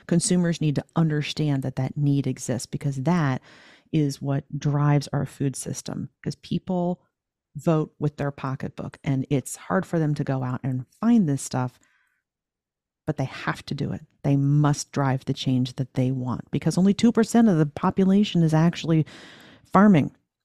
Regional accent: New Jersey, United States; I grew up in New Jersey.

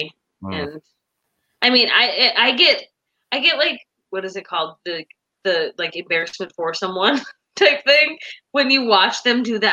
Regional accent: Minnesota, United States; We are from Minnesota.

